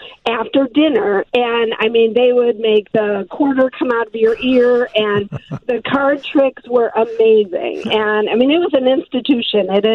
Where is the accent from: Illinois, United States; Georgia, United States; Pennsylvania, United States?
Illinois, United States; Libertyville; Well, no, I have family there. I grew up in Libertyville.